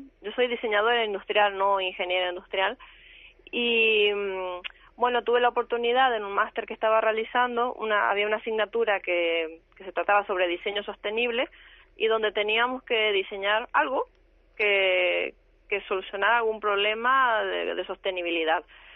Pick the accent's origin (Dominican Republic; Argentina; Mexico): Argentina; now in Spain; porque yo soy argentina y en Argentina esto no está solucionado, lo de la recolección del aceite.